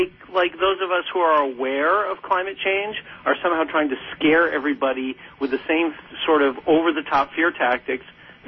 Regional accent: Boston, Massachusetts, United States; I grew up in Boston.

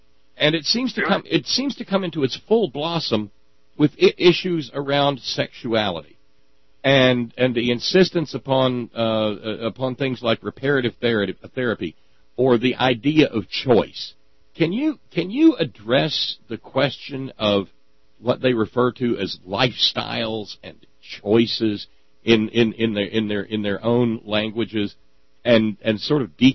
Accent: Alabama, United States; I've remarked on the program in the past that, and I grew up in Alabama, that it was almost as though there was a competition among the various sects in my community

